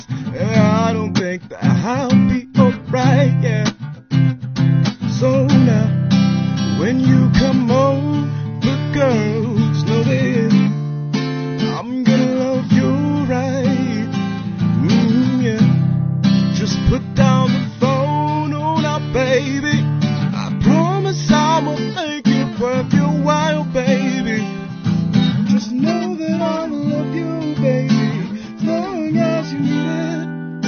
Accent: Nelspruit, Mpumalanga, South Africa; now in Johannesburg, South Africa; I'm from Nelspruit in Mpumalanga.

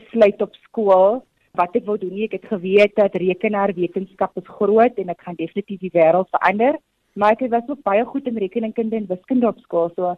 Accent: Hankey, Eastern Cape, South Africa; ek is van so 'n dorpie met die naam Hankie. Dis 'n plattelandse dorpie in die Ooskaap. Ek het daar groot geraak, my skoolloopbaan daar voltooi.

